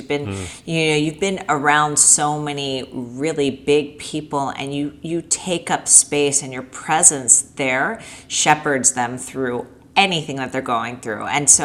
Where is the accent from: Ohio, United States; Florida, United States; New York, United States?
Florida, United States; Miami; Yeah, I mean, I grew up in Miami. I'm a Cuban Jew.